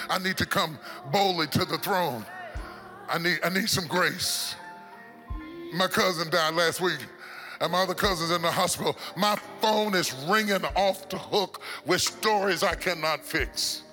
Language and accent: English; West Virginia, United States; moved away; I came all the way from West Virginia 24 years ago to establish a ministry